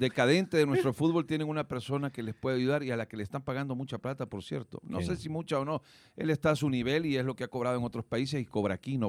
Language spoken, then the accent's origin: Spanish; El Salvador; porque yo soy salvadoreño.